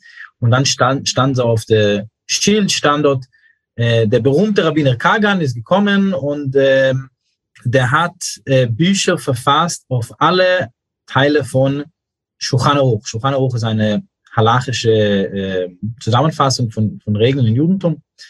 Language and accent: German; New York, United States; German is a second language; Ich bin in New York aufgewachsen, wo wir Free Speech hatten. Aber ich bin auch in einer sehr orthodoxen Familie aufgewachsen